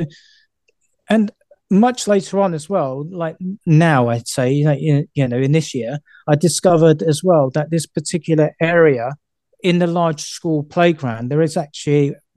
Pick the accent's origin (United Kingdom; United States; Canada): United Kingdom; London; I grew up in the East End of London, which was basically just a stone throw away from what would be the Tower of London